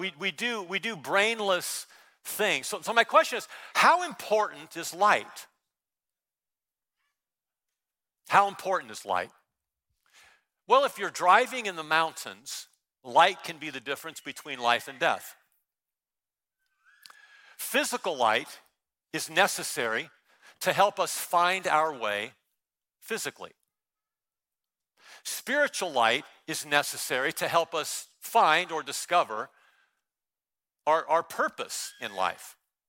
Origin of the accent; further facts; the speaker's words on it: California, United States; I grew up in Southern California. The mountains were about 40 minutes away. The beach was about 30 minutes away.